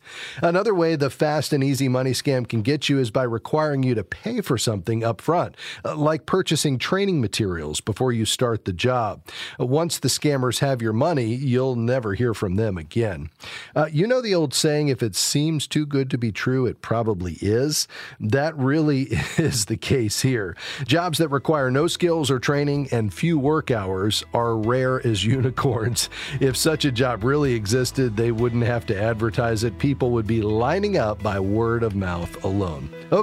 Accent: Fort Lauderdale, Florida, United States; We're going to start today in my hometown, Fort Lauderdale, Florida.

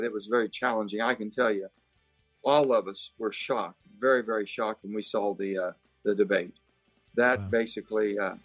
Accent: Pennsylvania, United States; You might be in Pittsburgh, close to my hometown.

